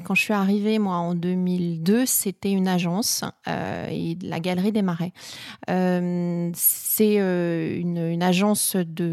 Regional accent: Niort, Nouvelle-Aquitaine, France; born there; Et oui, je suis née à Niort en 1977.

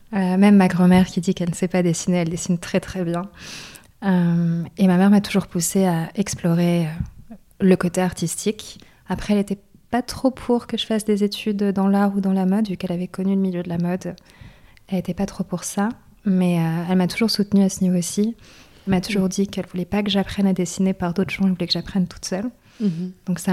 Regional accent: Lille, Hauts-de-France, France; now in Belgium; j'ai grandi à Lille. Donc dans le nord de la France, donc pas très loin d'ici au final. Mais après, la moitié de ma famille est du coup guadeloupéenne.

